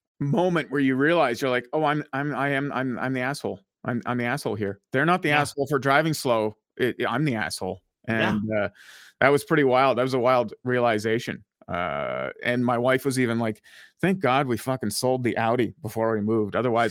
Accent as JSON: {"language": "English", "town": "Ottawa", "region": "Ontario", "country": "Canada", "tie": "born or raised there", "said": "Our house and everything we're building here, putting down roots, you know, in my hometown of Ottawa, that's more important than anything for me."}